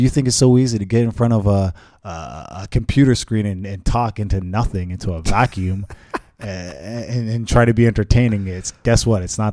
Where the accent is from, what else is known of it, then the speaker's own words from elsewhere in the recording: Canada; I'm not Jamaican. I'm fucking Canadian.